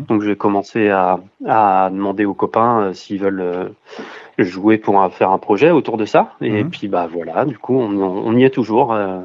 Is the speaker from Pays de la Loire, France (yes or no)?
yes; Angers, Pays de la Loire, France; On est tous d'Angers, oui. Oui, on habite tous à Angers ou autour, mais on est tous de là.